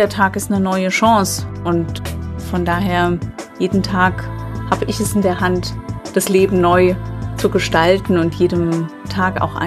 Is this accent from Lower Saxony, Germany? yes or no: no; Albig, Rhineland-Palatinate, Germany; Ja, ich bin im Vorort von Alzey aufgewachsen, in Albig, kleiner Ort, 3 Kilometer von Alzey entfernt. Und lebe heute noch in Alzey.